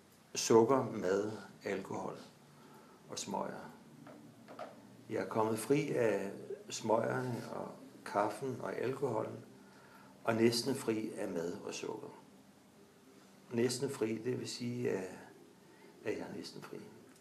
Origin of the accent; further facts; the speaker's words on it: Lyngby, Capital Region of Denmark, Denmark; Jeg er født og opvokset i Lyngby, nord for København.